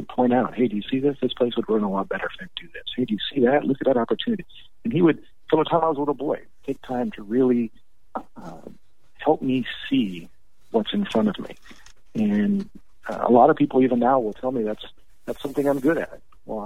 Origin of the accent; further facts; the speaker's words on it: California, United States; now in Texas, United States; Near San Diego.